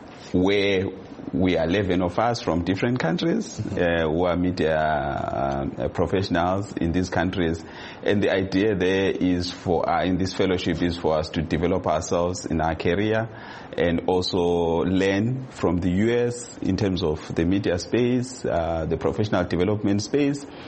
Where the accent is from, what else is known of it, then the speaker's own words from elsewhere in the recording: Plumtree, Matabeleland South, Zimbabwe; in Plumtree, my hometown, we use Kalanga.